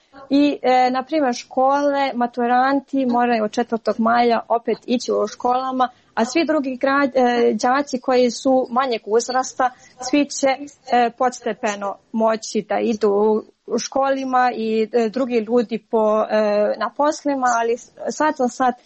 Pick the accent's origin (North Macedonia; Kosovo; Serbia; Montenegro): Montenegro; ja sam poreklom iz Crne Gore i svakodnevno pratim vijesti iz Crne Gore